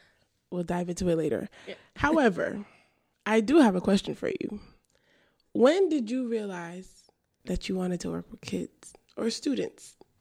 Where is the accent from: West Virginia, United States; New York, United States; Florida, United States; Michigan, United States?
Michigan, United States; Detroit; I am from Detroit, Michigan. I am Nigerian. I speak Igbo and I speak English.